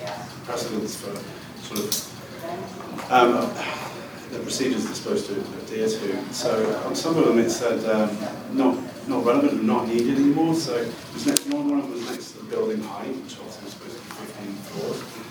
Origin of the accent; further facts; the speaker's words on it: United Kingdom; now in United States; I'm British, obviously, so I'm not used to all the American procedures